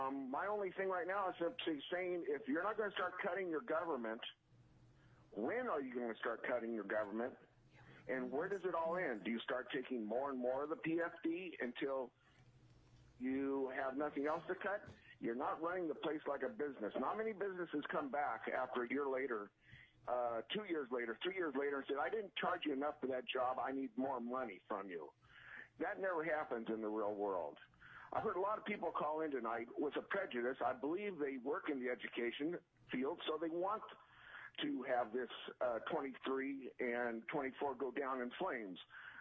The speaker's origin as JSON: {"language": "English", "town": "Soldotna", "region": "Alaska", "country": "United States", "said": "I'm from Soldatna."}